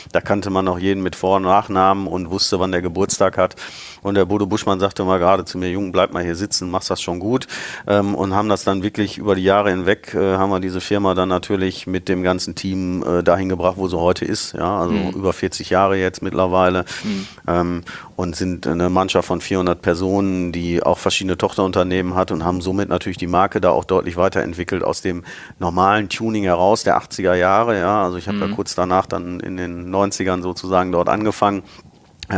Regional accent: Bottrop, North Rhine-Westphalia, Germany; also born or lived in Karlsruhe; Ich habe auch mal für 2 Jahre als Kind in Karlsruhe gelebt, aber eigentlich war ich immer Bottropper jung, wie man so schön sagt. Bin in Bottrop geboren, meine Familie kam dort her.

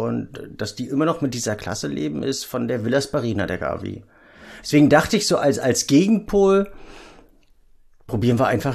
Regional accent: Germany; oder bin ich als Deutscher wiederum zu rasterdenkend oder zu schubladenorientiert?

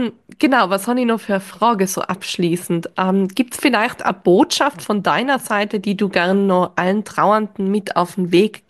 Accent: Austria; ich bin ja aus Österreich

